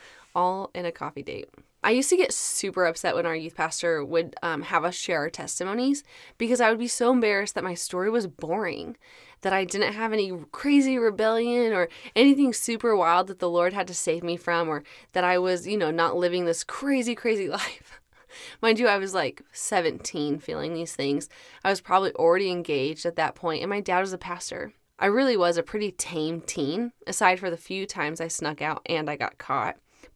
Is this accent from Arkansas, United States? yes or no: no; North Pole, Alaska, United States; I am originally from North Pole, Alaska. My grandparents and my mom moved us back home to be near our family.